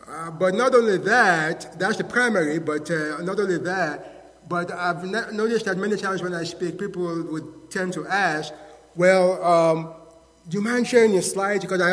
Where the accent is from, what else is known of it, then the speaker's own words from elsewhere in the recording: Sierra Leone; now in United States; Well, I'm from Sierra Leone, West Africa.